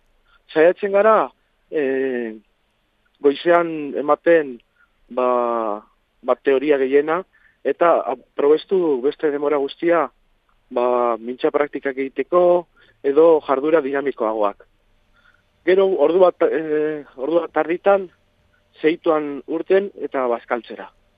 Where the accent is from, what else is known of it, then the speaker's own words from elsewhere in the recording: Basque Country, Spain; ni bizkaitarra naiz, eta etengabe egun osoan, 24 orduetan euskeraz egitea oso gutxitan